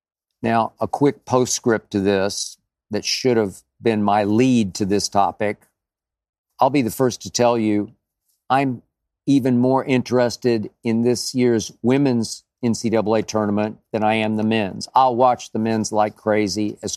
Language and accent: English; Oklahoma, United States; Yep, I grew up in Big 12 country. And yes, I grew up an Oklahoma fan.